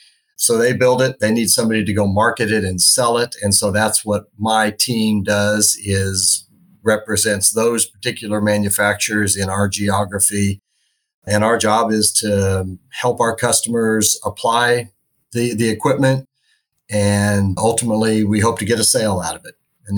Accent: Manhattan, Kansas, United States; And like I said, I grew up in Manhattan, and I remember graduating from high school thinking, now I wonder what I'm going to do next year.

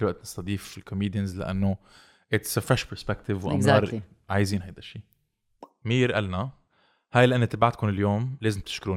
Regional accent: Iraq; من العراق

